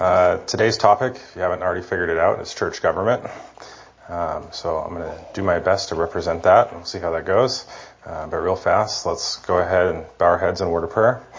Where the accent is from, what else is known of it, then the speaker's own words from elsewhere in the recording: United States; Growing up in America, I've been taught to think of autocracies and oligarchies as bad and evil.